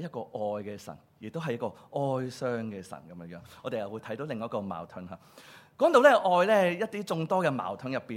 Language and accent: Cantonese; Guangdong, China; 咁我哋廣東人咧就分得幾出嘅。